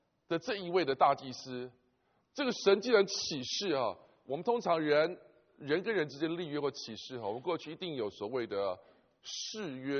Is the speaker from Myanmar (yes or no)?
no; China; 讲嫁妆我们中国人就懂啊，什么叫嫁妆啊？